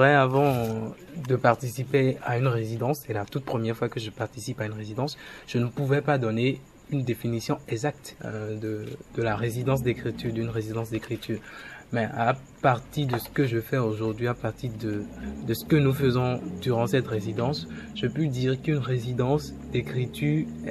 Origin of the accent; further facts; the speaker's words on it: Cotonou, Littoral, Benin; Bon, moi, je viens de Cotonou.